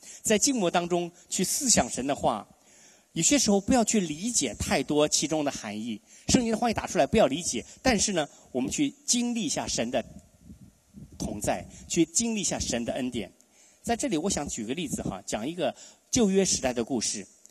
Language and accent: Chinese; Taiwan; 我是台湾来的哈，拽北京话